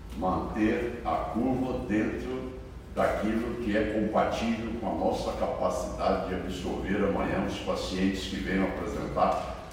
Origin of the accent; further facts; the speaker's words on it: Goiás, Brazil; Graças a Deus e como goiano, não, repito, não é este o sentimento da ampla maioria do empresariado do Estado de Goiás.